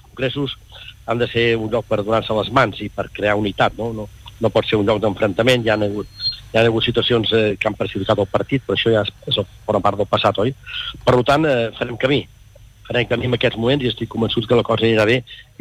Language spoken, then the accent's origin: Catalan; Catalonia, Spain; sóc català pels quatre costats, però jo sóc espanyol, no puc pas ser japonès, sóc un bon català, ha sigut espanyol tota la vida.